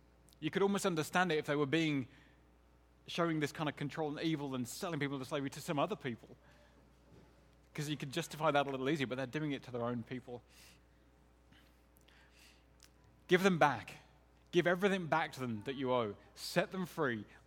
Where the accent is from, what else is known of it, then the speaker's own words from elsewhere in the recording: Ireland; being an Irish kid brought up in a place where the Irish were the poor guys and the regular English were pretty vociferous.